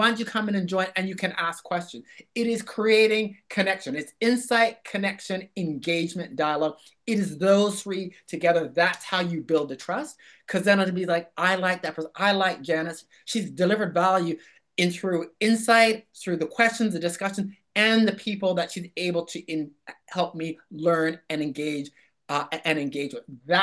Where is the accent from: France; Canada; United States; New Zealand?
Canada; Toronto, Ontario; now in Sydney, Australia; I'm originally from Toronto